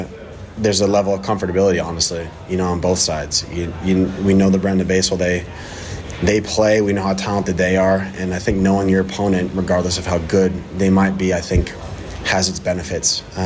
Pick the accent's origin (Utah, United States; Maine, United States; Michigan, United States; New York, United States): New York, United States; Yeah, listen, I'm a New York kid, obviously. You know, I grew up in New York Yankees, New York Mets, New York sports